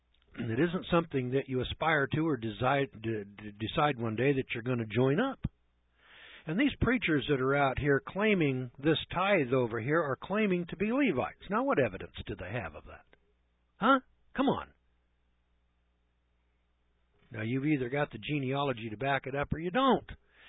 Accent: Scotland, United Kingdom; I was born out of the tribe of Judah, and I'm a Scotsman.

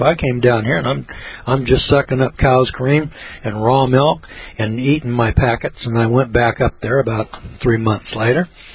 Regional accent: Missouri, United States; You know, I'm from Missouri.

